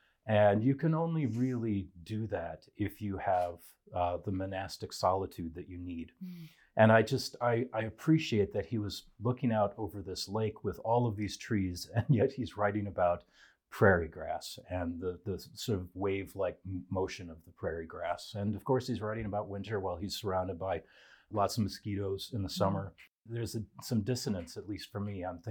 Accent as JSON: {"language": "English", "region": "Minnesota", "country": "United States", "tie": "born or raised there", "said": "But I've just finished a book on my home state of Minnesota, which was a joy to write. And it was wonderful for me personally to explore where I grew up"}